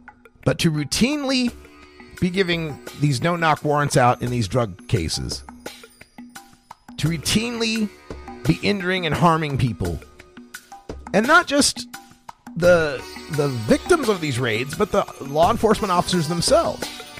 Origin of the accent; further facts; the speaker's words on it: Oregon, United States; Only Oregon, my home state of Oregon, is the only state in the United States where police must always announce themselves.